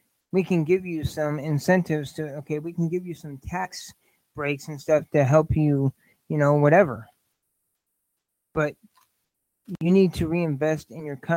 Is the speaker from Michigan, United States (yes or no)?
no; Indianapolis, Indiana, United States; it's just nice to see stuff coming back to my hometown, you know, basically damn near close to it, Indianapolis.